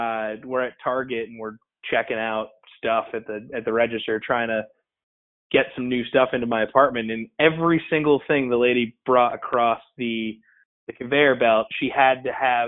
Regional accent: New England, United States; I grew up in New England, obviously, and it's just a different vibe up there.

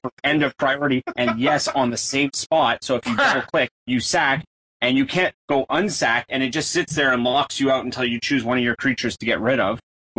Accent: Canada; U.S. listeners, I'm a Canadian, I love hockey.

